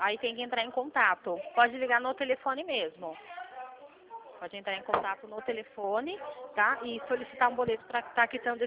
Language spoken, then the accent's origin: Portuguese; Limeira, São Paulo, Brazil; eu sou daqui de Limeira, interior de São Paulo